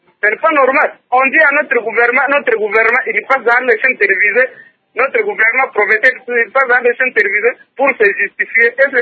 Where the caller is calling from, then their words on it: Lubumbashi, Haut-Katanga, DR Congo; Vraiment, ici chez nous au Congo, ça fait pitié.